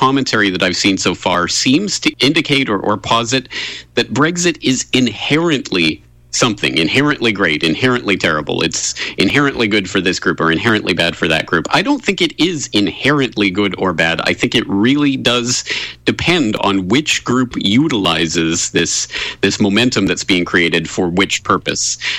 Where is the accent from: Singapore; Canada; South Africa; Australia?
Canada; I'm an expat from Canada, not the United States.